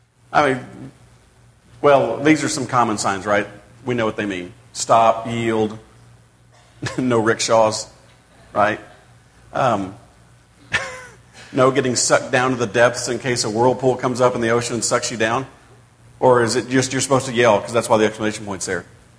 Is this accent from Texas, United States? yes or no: yes; Dallas, Texas, United States; I grew up in Dallas, and in when you drive in downtown Dallas, you have intersections that feel like this.